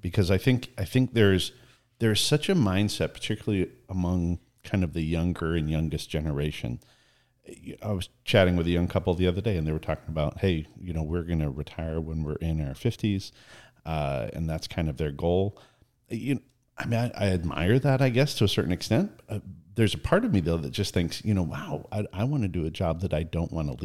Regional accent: Canada; Growing up in Canada, that's kind of, you know, one, you have to layer.

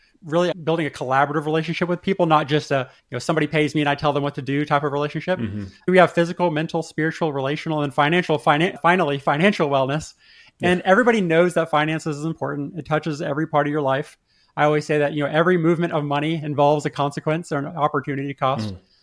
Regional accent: Texas, United States; I live down in Texas. Yeehaw. I grew up in Texas in a family of engineers.

